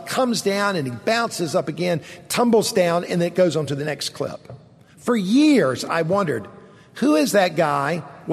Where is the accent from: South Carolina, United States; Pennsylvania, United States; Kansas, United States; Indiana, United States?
South Carolina, United States; Columbia; When I was a kid growing up, I grew up here in Columbia, South Carolina.